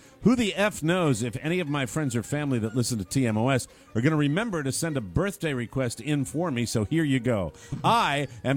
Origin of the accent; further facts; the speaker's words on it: Baltimore, Maryland, United States; I was thrilled to hear the theme to Captain Chesapeake played on the show growing up in Baltimore.